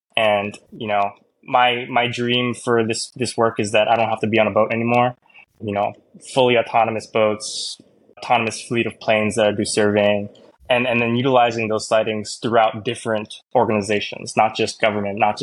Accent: Hawaii, United States; And it's like, as a native Hawaiian growing up in Hawaii, I think I don't want to speak for native Hawaiians in general, but just for myself, I think I took it for granted.

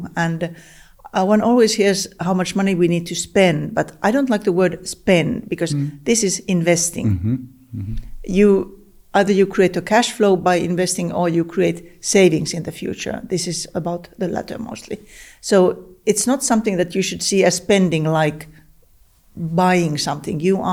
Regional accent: Finland; I'm from Finland

